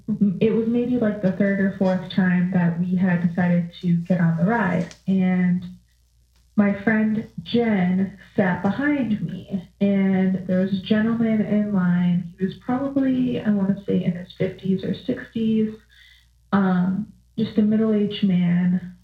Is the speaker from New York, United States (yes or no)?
no; Cary, Illinois, United States; I'm from Cary, Illinois.